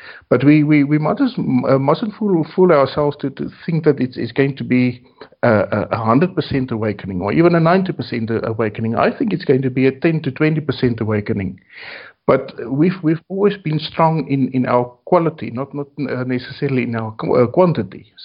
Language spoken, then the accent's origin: English; South Africa; it's also very interesting for me as a South African to listen to all these things